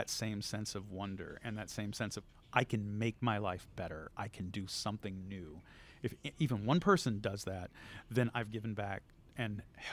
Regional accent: Houston, Texas, United States; I grew up in Houston, Texas. And so I was exposed to a lot of different kinds of art.

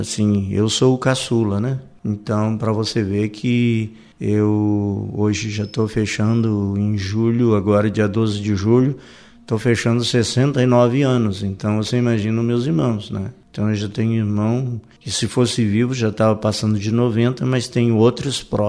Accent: Orleans, Santa Catarina, Brazil; Eu sou natural de Orleans, do município de Orleans. Na verdade, eu nasci ali no Rio Laranjeira, Ponte Preta, né? Então, foi ali naquela região que, na época, meu pai morava ali, eu me criei ali.

